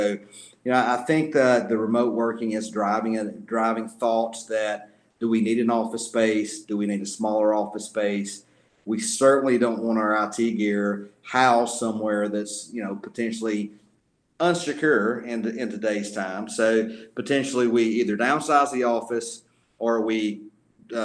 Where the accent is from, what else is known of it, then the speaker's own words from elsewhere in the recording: Georgia, United States; You know, I'm from North Georgia.